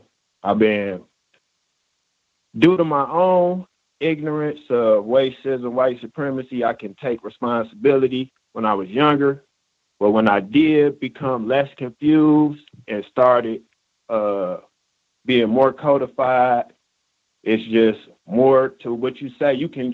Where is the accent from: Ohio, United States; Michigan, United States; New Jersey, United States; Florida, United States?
Michigan, United States; Detroit; I'm from Detroit, was mentioned earlier. Definitely a victim of racism, white supremacy in the workplace. Coming from Michigan, it's like Motor City.